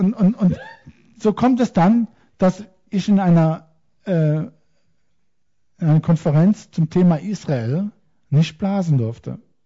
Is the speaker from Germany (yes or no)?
no; Austria; Ich komme aus Österreich, da war ich auf einige Berge, habe von oben geblasen.